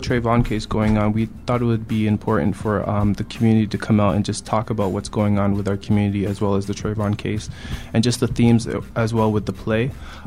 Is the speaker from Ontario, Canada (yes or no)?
yes; Toronto, Ontario, Canada; people think I'm from America, and it's just kind of like, is this a Brooklyn story? And I'm like, no, I'm from Toronto.